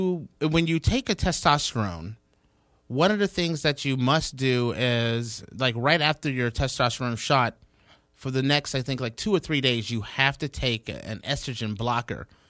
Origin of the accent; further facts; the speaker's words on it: Cleveland, Ohio, United States; Stipe, he's going back to Cleveland. I'm from Cleveland. I support Stipe.